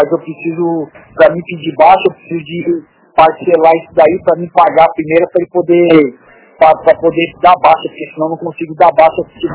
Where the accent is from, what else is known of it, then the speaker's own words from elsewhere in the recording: São Paulo, Brazil; como eu estou em São Paulo... Eu voltei para São Paulo, que eu sou de São Paulo.